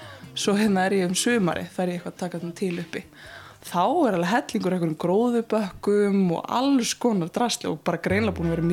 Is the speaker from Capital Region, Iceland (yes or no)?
yes; Reykjavík, Capital Region, Iceland; Ég sem stólst upp í Þingholtunum og horfði á Hallgrímskirkju út eldhúsgluggan.